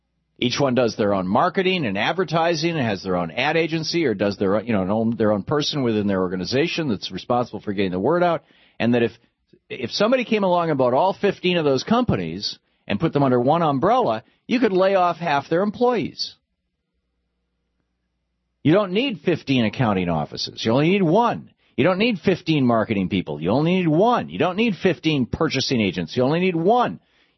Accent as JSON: {"language": "English", "town": "Lansing", "region": "Michigan", "country": "United States", "tie": "born or raised there", "said": "I grew up in Lansing, Michigan. There were probably 20, 30 different family-owned Italian restaurants in town."}